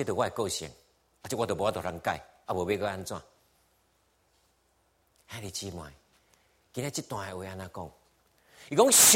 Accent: Taiwan; 有当时我们台湾人都说一句话，说别人的孩子死不了

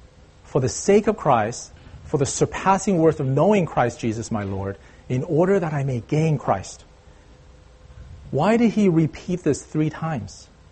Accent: Taiwan; I grew up in Taiwan in a folk religion environment.

